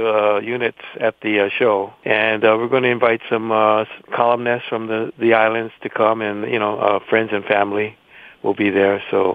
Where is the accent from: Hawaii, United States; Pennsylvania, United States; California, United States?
Hawaii, United States; So I first started with gathering four songs that I enjoyed listening to growing up in Hawaii.